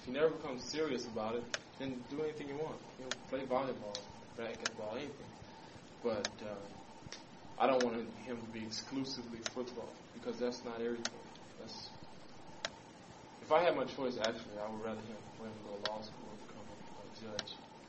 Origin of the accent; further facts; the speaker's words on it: Los Angeles, California, United States; now in Denver, United States; My wife's from Denver, and I was raised in Los Angeles.